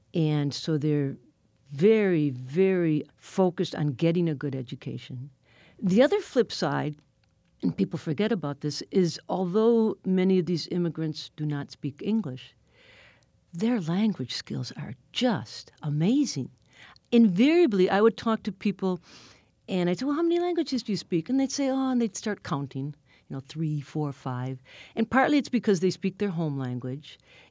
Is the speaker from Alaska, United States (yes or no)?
no; Milwaukee, Wisconsin, United States; Very different from the Polish, Irish, German population that I grew up with in Milwaukee. I'm Irish-German.